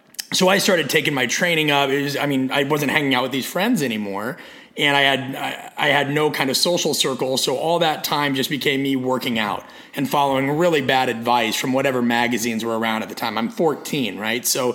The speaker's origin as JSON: {"language": "English", "town": "Omaha", "region": "Nebraska", "country": "United States", "tie": "born or raised there", "said": "No, I grew up in Omaha, Nebraska."}